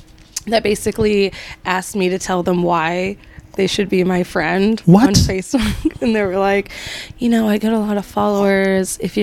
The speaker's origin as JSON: {"language": "English", "town": "Gilroy", "region": "California", "country": "United States", "tie": "born or raised there", "said": "No, I grew up in Gilroy."}